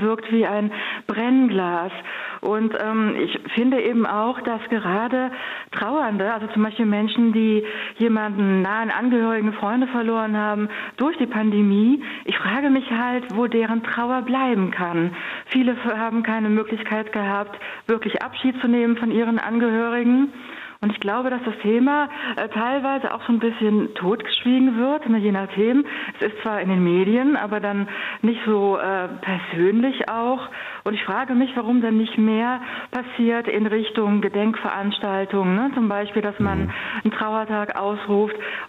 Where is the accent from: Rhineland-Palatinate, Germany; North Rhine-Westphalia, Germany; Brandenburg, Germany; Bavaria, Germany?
North Rhine-Westphalia, Germany; Heinsberg; ich bin ja in Heinsberg groß geworden, ne, in der Nähe zu den Niederlanden, Belgien auch